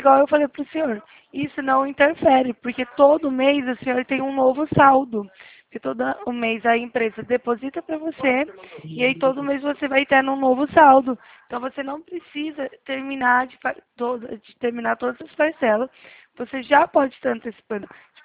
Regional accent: Bebedouro, São Paulo, Brazil; eu sou de Bebedouro, sou de São Paulo, pertinho de Barreto

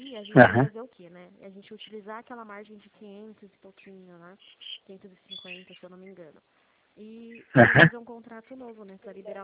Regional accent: Limeira, São Paulo, Brazil; eu sou aqui de Limeira, São Paulo, tá? O código aí aparece no senhor 18, mas eu sou de Limeira, São Paulo.

